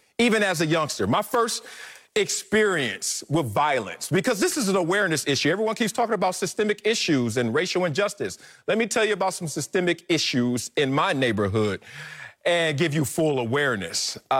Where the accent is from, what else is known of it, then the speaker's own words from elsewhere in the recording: Los Angeles, California, United States; I'm from Compton, South Central, inner city, Los Angeles, and I'm here now.